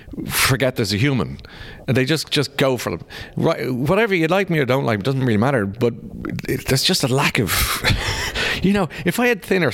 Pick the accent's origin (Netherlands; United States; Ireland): Ireland; And then after 2 years, I was getting homesick. I mean, homesick, 1 hour in the plane. But I am so Irish.